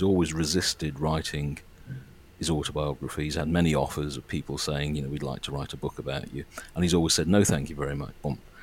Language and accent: English; Wales, United Kingdom; You know, I'm Welsh, he was Welsh.